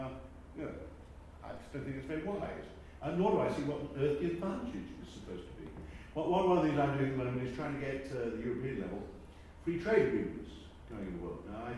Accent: Scotland, United Kingdom; I was keen on extracting every last drop that's profitable out of the North Sea, as every Scot is

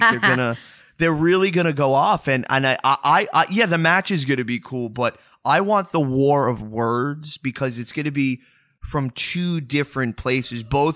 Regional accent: New York, United States; accent: New York accent; I'll probably get a botch it with my New York accent, a mohair sweater.

